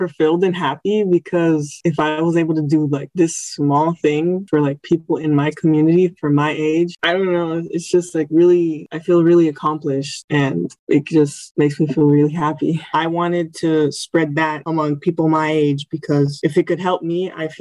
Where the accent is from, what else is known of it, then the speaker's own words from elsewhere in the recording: Puerto Rico; first language Spanish; English is a second language; My speech and vocabulary improved a lot because we came from Puerto Rico. So it was kind of a struggle transitioning from speaking all Spanish and then going into a mostly English environment.